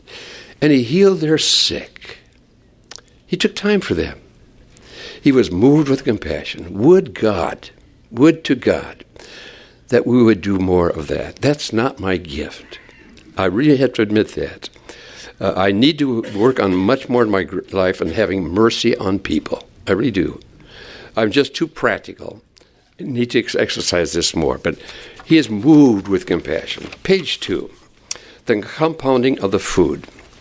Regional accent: Minnesota, United States; I grew up in Minnesota. We grew up with evening being dusk, you know, about 5 o'clock until nightfall. But we came to Texas

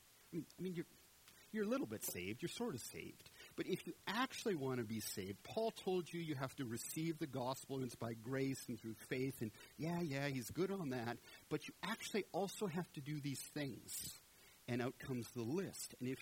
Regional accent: Canada; now in Texas, United States; You see, I'm from Canada, so I'm not a Texan. But I've lived here 11 years, so I can pretend to be a Texan.

